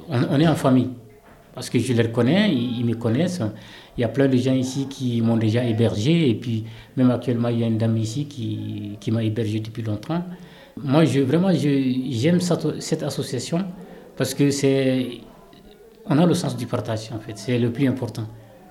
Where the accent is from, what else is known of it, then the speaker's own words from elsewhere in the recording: Mali; moved away as an adult; now in France; donc je viens du Mali. J'ai quitté le Mali depuis 2012, donc c'était à la suite des événements.